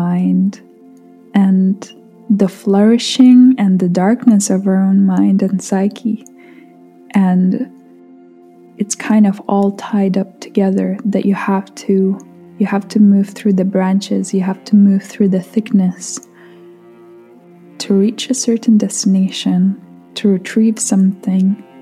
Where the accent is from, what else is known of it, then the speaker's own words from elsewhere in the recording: Vilnius, Vilnius County, Lithuania; So my childhood, I grew up in Lithuania. I was born in Lithuania. I lived in Vilnius for 18 years of my life.